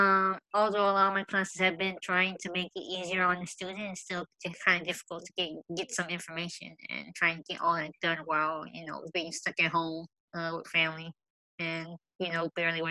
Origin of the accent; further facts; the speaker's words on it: Houston, Texas, United States; The great old state of Texas, born and raised in Houston.